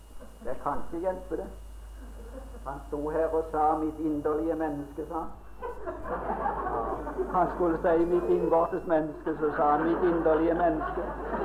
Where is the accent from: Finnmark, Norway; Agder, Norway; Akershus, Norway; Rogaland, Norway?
Agder, Norway; Mosby; accent: Mosby dialect; Jeg er født i Mosby-dialekten.